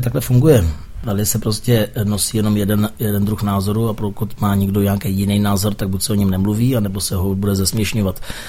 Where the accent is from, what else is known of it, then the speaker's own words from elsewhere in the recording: Plzeň, Plzeň Region, Czechia; My protože pocházíme z Plzně a jsme plzeňští a samozřejmě i v Plzni máme svoji základnu v klubu Rebel